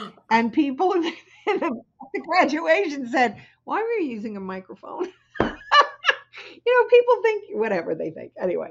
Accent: New City, New York, United States; I lived in New City, New York. And okay. I went to Clarkstown. I went to Clarkstown High School.

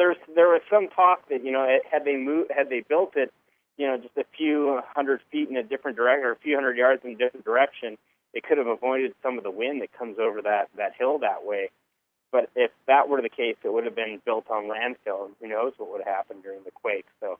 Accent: Canada; I'm a Canadian

